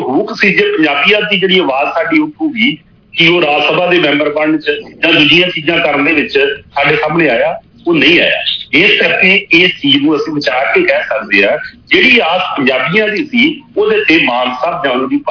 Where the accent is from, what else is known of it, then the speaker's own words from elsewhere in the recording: Punjab, India; ਅਸਲ ਚ ਮਸਲਾ ਇਹ ਆ ਵੀ ਅਸੀਂ ਪੰਜਾਬ ਦੇ ਲੋਕ ਜੇ ਅਸੀਂ ਅੱਜ ਪਾਣੀ ਦੀ ਗੱਲ ਕਰਦੇ ਹਾਂ